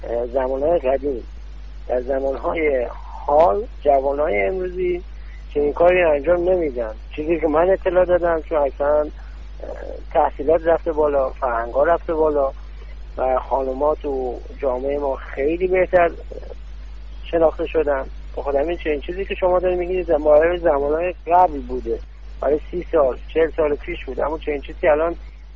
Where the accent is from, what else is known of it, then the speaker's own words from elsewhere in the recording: Iran; من به عنوان یک ایرانی چنین چیزی را اصلا قبول نمی‌کنم